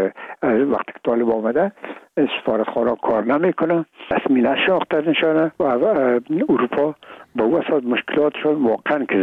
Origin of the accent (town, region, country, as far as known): Afghanistan